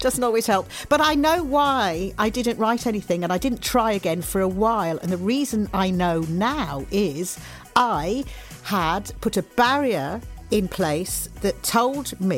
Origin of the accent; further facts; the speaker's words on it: Neath, Wales, United Kingdom; also born or lived in Essex; I remember, because I lived in Essex and Wales, I'm from South Wales originally.